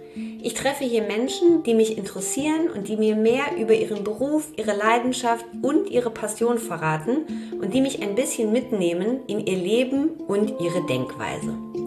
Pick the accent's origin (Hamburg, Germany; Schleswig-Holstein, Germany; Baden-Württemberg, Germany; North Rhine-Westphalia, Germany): Hamburg, Germany; in Hamburg in Winterhude, meiner alten Heimat.